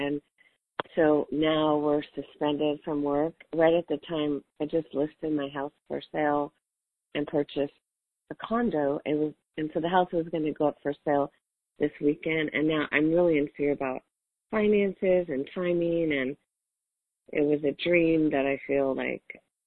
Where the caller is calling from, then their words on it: California, United States; California. Cool. Yes.